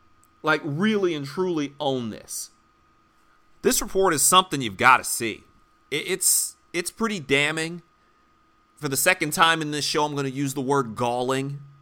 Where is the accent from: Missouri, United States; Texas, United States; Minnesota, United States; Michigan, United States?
Michigan, United States; I grew up in Michigan.